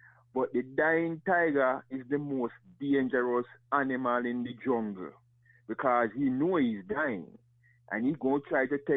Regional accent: Jamaica; now in United States; I remember when I was coming from Jamaica here, and we went to the embassy.

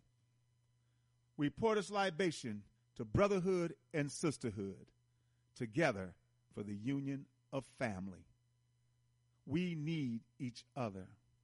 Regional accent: Milwaukee, Wisconsin, United States; somebody posted Milwaukee's, I'm from Milwaukee, and he posted Milwaukee's presentation yesterday evening

